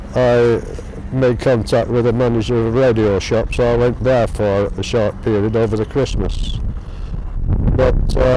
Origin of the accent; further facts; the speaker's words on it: Bolton, North West England, United Kingdom; also born or lived in Preston / Farnworth; I was born in Bolton. I was there about 2 years, and then we moved from there to Preston.